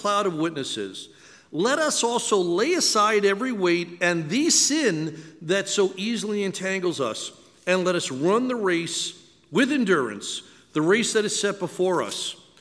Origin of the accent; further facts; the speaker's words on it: Long Island, New York, United States; I was raised Jewish in New York. I'm from Long Island. And as a Jewish boy at 13 years old, one of the things that you have to do is be bar mitzvahed.